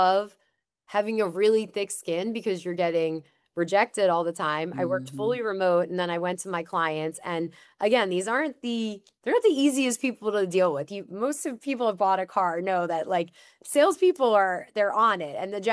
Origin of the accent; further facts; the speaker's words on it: Long Island, New York, United States; I grew up on Long Island where everything, you know, is very fast-paced, obviously.